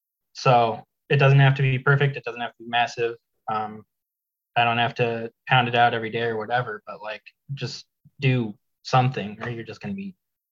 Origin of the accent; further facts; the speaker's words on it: Vancouver, Washington, United States; I'm from Vancouver, which is like right above Portland, Oregon.